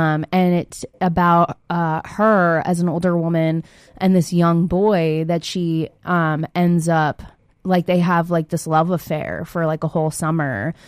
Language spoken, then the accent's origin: English; Pennsylvania, United States; The accent is from near my hometown.